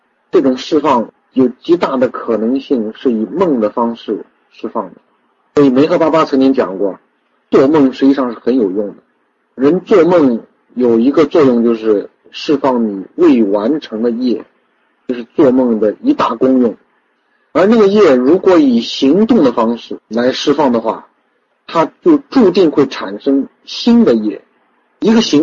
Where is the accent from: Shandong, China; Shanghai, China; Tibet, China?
Shanghai, China; 我小的时候，因为我小时候一直在上海，但是我那个时候父母在青海，在西宁。我到了十几岁，我父母有一次接我回青海去过暑假还是寒假。